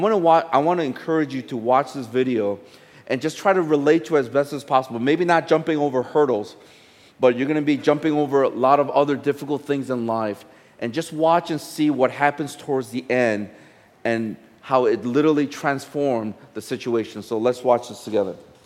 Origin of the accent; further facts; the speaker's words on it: United States; because I grew up in the States